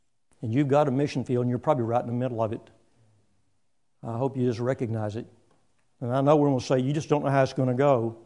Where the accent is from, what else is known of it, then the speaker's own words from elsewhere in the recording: Texas, United States; Where are you from … ? I'm from Texas.